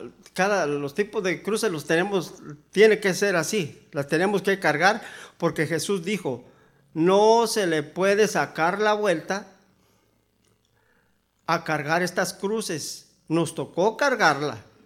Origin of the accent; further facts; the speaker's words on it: Mexico; Y hasta cuando nos decían allá en México, nosotros lo aprendimos de nuestra familia, los papás